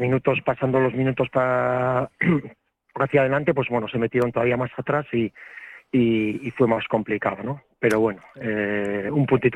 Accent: Basque Country, Spain; soy de Gipuzco al final

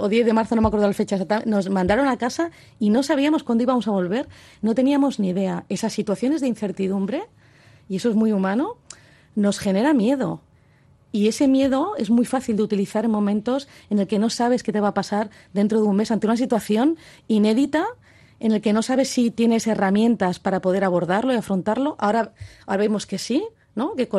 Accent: Spain; A mí me parece inaceptable y vergonzoso como europea, ¿no? No solo como española, sino como europea

